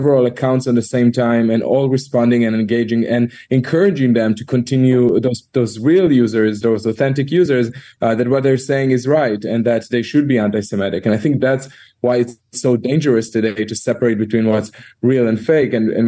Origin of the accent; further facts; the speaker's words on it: Israel; English is a second language; also born or lived in United States; Yeah, I lived in America for a few years, and I'm originally from Israel.